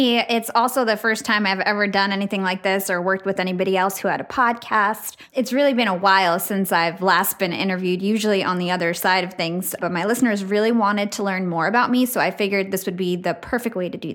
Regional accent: Watchung, New Jersey, United States; So I grew up in Watchung, New Jersey. I'm a Jersey girl.

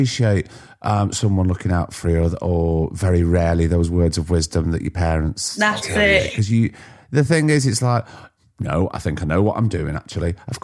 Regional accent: Blackpool, North West England, United Kingdom; Blackpool.

